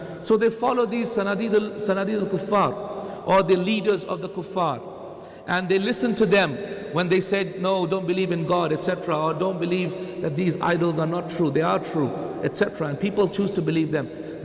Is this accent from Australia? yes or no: yes; Australia; So I'm from Australia, for example.